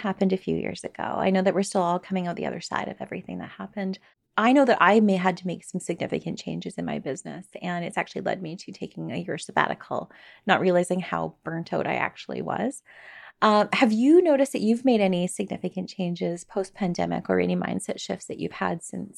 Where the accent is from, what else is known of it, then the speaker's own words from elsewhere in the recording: Canada; I'm in Canada.